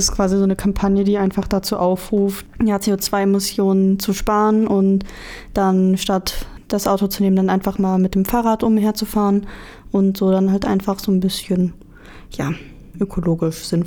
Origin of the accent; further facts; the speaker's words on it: Hattingen, North Rhine-Westphalia, Germany; now in Erfurt, Germany; Ich weiß auch, dass meine Heimatstadt Hattingen auch teilgenommen hat.